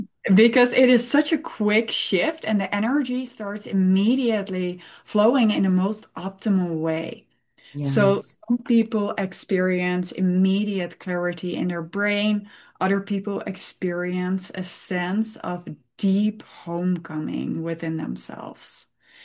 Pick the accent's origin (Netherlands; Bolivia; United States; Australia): Netherlands; Amsterdam, North Holland; English is a second language; Most people, I'm from Amsterdam, most people there experiment with drugs or drink alcohol